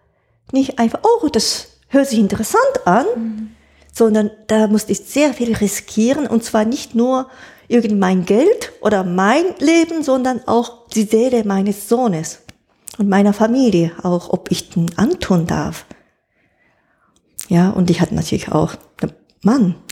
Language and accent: German; Japan; German is a second language; moved away as an adult; now in Germany; Ich bin schon 10 Jahre in Deutschland, aber ich möchte die richtige hohe Küchenkunst von meiner Heimatland, die ich die ganze Zeit ignoriert habe, die möchte ich nochmal gründlich erlernen.